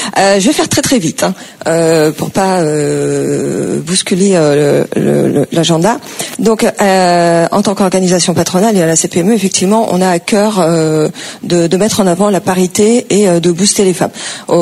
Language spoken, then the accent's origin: French; Mantes-la-Jolie, Île-de-France, France; il comprend que je suis d'origine étrangère, que je viens du Val-Fouré